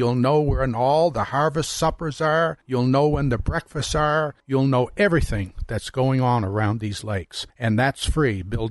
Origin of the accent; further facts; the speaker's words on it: Canada; In fact, I'm a Canadian myself